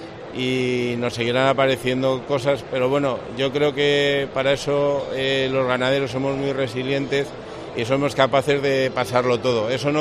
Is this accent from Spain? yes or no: yes; Castile and León, Spain; now in Extremadura, Spain; porque yo soy salmantino y de familia ganadera salmantina